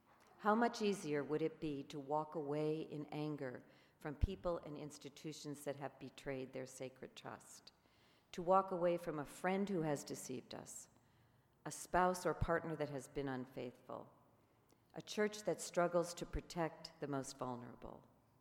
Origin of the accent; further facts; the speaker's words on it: Montclair, New Jersey, United States; accent: New Jersey; now in Oregon, United States; When I first came to Oregon 40 years ago this February, I came from Montclair, New Jersey. That's right, I'm a Jersey girl. And I really sounded like it then. Over the years, my accent has diminished, but it can come back at a moment's notice.